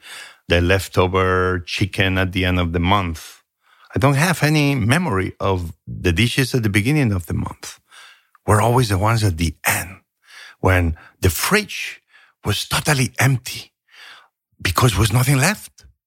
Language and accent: English; Asturias, Spain; also born or lived in Barcelona, Spain; We were, I guess, immigrants inside Spain since I was very young because I grew up in Asturias, northern part of Spain.